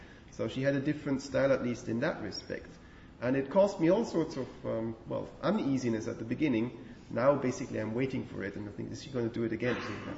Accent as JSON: {"language": "English", "country": "Switzerland", "tie": "born or raised there", "said": "I grew up in Switzerland, so I know a little bit about that."}